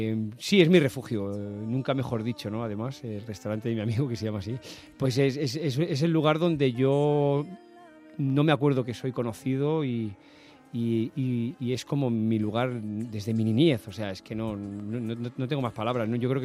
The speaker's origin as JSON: {"language": "Spanish", "town": "Barcelona", "region": "Catalonia", "country": "Spain", "tie": "born there", "said": "yo soy nacido en Barcelona."}